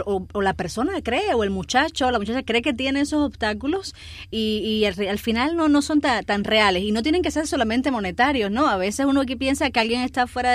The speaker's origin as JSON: {"language": "Spanish", "region": "Sancti Spíritus", "country": "Cuba", "said": "pero yo estoy muy bien siendo de Santi Spíritus."}